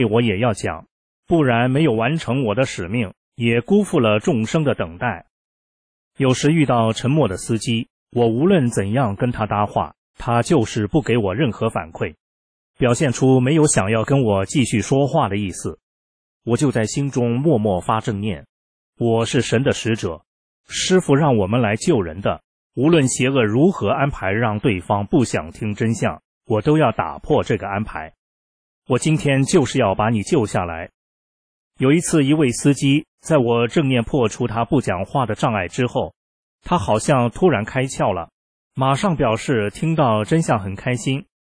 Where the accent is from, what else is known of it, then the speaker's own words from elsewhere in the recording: China; 我赶紧跟她说，我来自中国，告诉你一件在中国发生的事情。